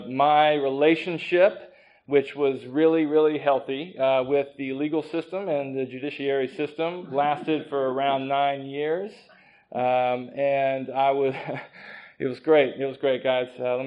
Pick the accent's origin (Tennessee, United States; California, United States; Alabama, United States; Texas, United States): Alabama, United States; So, rewind, I'm from Alabama, in case you hear that when I talk, everybody else seems to. So, I grew up in Alabama